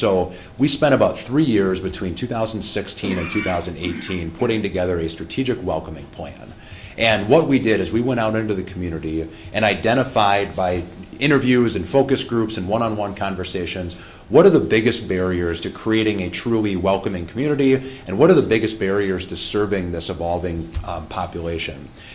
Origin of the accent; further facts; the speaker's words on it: Austin, Texas, United States; for me growing up in Austin, and I had a pretty good idea of who I needed to contact, where City Hall was